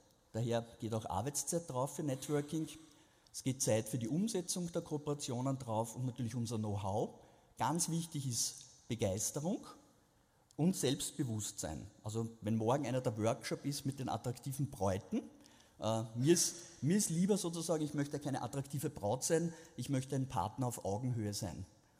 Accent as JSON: {"language": "German", "region": "Vienna", "country": "Austria", "said": "Und auch wenn das manche Politiker meiner Heimatstadt nicht so sehen, Wien ist Einwanderungsstadt"}